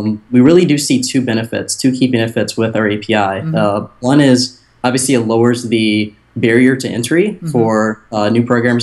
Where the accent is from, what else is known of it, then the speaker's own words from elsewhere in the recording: Michigan, United States; in 2010, I actually saw an opportunity in my hometown in Michigan to work with a credit union.